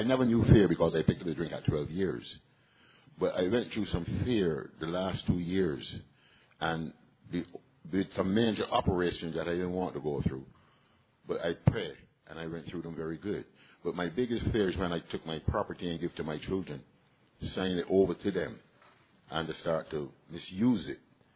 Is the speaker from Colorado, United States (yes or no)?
no; Brooklyn, New York, United States; I'm an alcoholic. My sober date is the 12th of February, 84. I'm from Brooklyn.